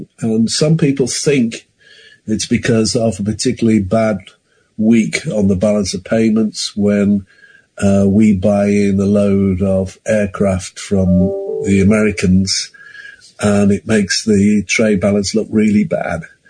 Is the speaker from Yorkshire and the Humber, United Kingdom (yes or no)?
no; Kidderminster, West Midlands, United Kingdom; I mean, I came from Kidderminster, which was a carpet town.